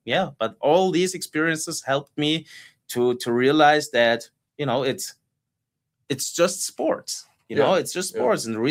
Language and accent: English; Germany; So I was the world champion in my hometown, which was just like one of the most exciting and emotional moments in my athletic career. And then I got sportsman of the year in Germany.